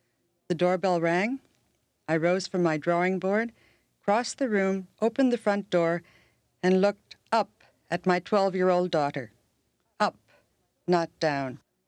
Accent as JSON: {"language": "English", "town": "Milwaukee", "region": "Wisconsin", "country": "United States", "tie": "born or raised there", "said": "This ceremony could have been set in Milwaukee, my hometown"}